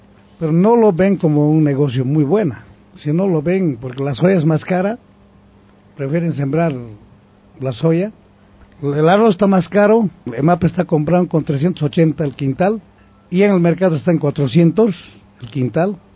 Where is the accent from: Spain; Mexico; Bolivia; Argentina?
Bolivia; Si hablamos como bolivianos, sí, Santa Cruz puede satisfacer la demanda nacional.